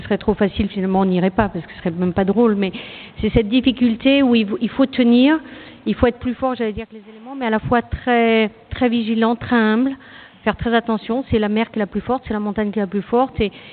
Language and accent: French; Brittany, France; moi je suis bretonne, hein, donc on ne va pas prêcher une convaincue, mais j'adore la mer